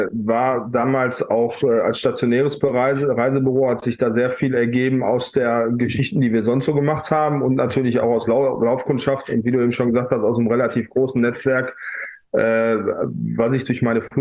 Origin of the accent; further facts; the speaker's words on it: Essen, North Rhine-Westphalia, Germany; die Stadt Essen, meine Heimatstadt